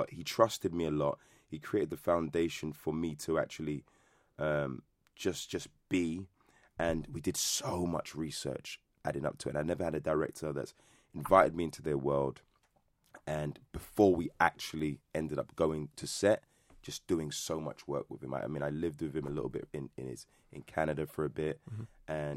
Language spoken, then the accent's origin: English; United Kingdom; typically speaking, we as Black British Caribbean are the worst critics, not Jamaicans, you know.